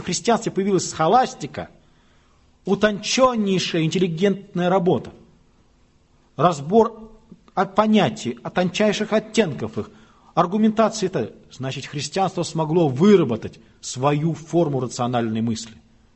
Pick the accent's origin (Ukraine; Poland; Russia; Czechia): Czechia; Prague; Вот когда я говорю, что детство прошло в Праге